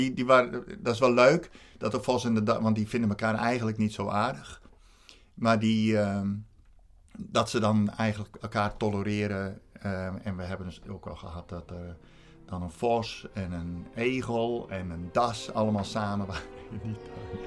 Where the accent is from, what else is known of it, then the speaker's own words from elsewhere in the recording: Friesland, Netherlands; now in Sheffield, United Kingdom; Nee, maar dan zit ik ook gewoon ja, met mijn Amerikaans, Engels, Nederlands. Mijn accent gaat alle kanten op altijd.